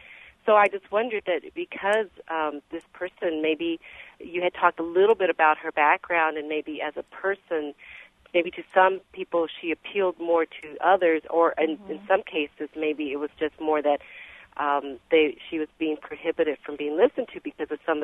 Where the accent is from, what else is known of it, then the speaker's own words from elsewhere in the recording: Texas, United States; I grew up in Texas, in Central Texas, and my mom was born and raised there, but her parents were from Mexico